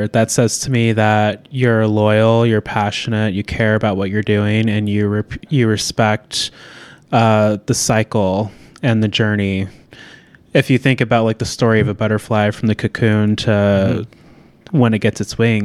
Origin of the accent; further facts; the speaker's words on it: Alaska, United States; I was born and raised in Alaska